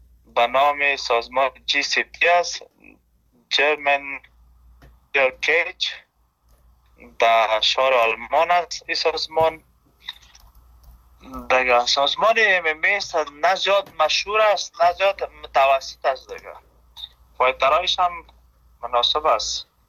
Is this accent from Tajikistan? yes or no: no; Afghanistan